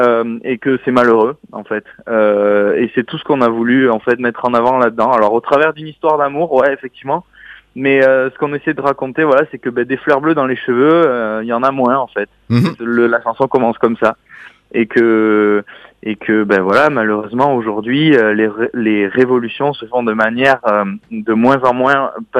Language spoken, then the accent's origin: French; Orthez, Nouvelle-Aquitaine, France; puisqu'on est d'Orthez à côté de Pau dans le 64